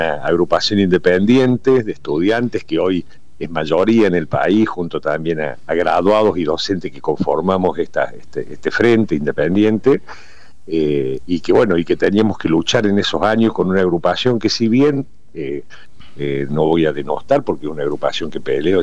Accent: Córdoba, Argentina; Yo de Córdoba, soy hincha de Instituto de Córdoba.

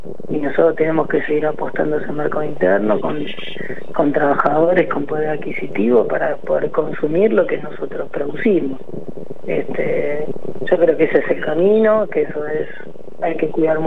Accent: La Matanza, Buenos Aires Province, Argentina; Yo vengo de La Matanza, de un barrio que se llamaba Villa Unión

